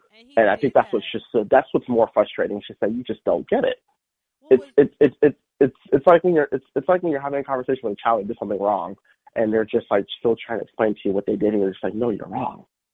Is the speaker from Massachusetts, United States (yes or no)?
yes; Massachusetts, United States; So, because I'm from Massachusetts. I've met Liz Warren many, many times.